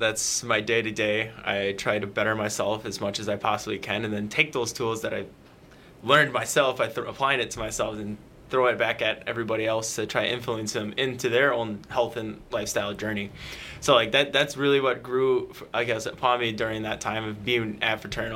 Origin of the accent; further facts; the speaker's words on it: Hales Corners, Wisconsin, United States; I'm originally from Milwaukee area. If anybody knows, I'm from Hales Corners or Greenfield area.